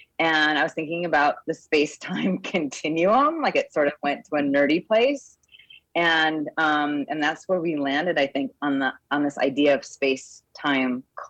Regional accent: Juneau, Alaska, United States; also born or lived in Taipei, Taiwan; I was born in Taipei, Taiwan. My mom is Chinese and my dad's white. And my dad is the fourth generation white settler in Alaska. And growing up in Juneau

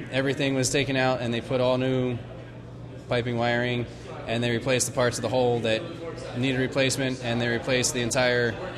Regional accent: Philadelphia, Pennsylvania, United States; I'm originally from Philadelphia.

